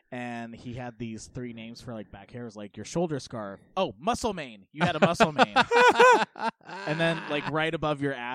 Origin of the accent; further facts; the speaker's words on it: United States; So I kind of grew up in the middle of nowhere, in Polk County